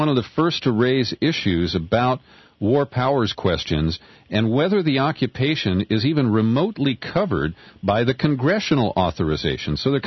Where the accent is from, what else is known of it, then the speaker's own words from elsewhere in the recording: Cincinnati, Ohio, United States; Yeah, well, I'm a Jesuit product from the Chicago province. I grew up in Cincinnati.